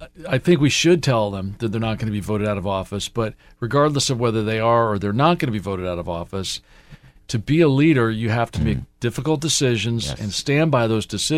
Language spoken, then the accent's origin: English; United States; I grew up in America looking at our country as being the most compassionate country on Earth.